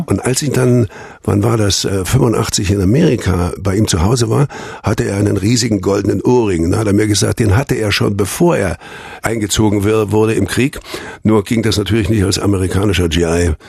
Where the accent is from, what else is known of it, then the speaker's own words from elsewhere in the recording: Thuringia, Germany; accent: Thuringian; Und dann habe ich ihm das auf mit meinem Thüringer Dialekt gesungen und das fand er sehr lustig.